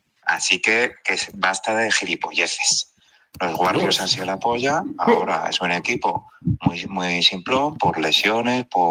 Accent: Madrid, Community of Madrid, Spain; Saludos. Y soy de Madrid.

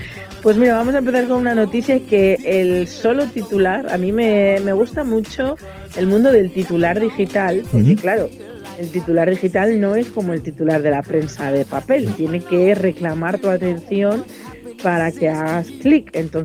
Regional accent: Zamora, Castile and León, Spain; gente que se ha hecho muy notable en las redes sociales y que ha nacido en Zamora, que somos zamoranos

